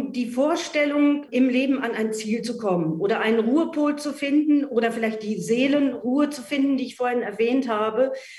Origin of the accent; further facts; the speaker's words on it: Hameln, Lower Saxony, Germany; Aber ich komme immer gerne auf meine Heimatstadt Hameln zurück